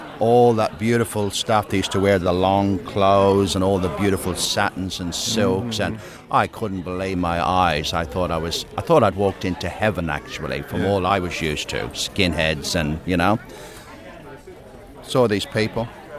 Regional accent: London, United Kingdom; I'm Irish, grew up in London.

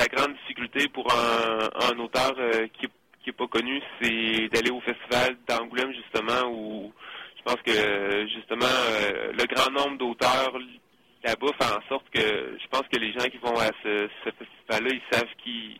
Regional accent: Quebec, Canada; puis je leur dis que je suis québécois, je fais une série ici au Québec, tout ça.

